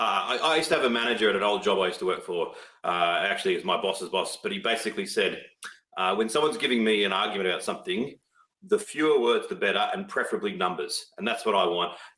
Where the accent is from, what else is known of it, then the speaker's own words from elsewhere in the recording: Australia; I was just staring at the screen as an Australian fan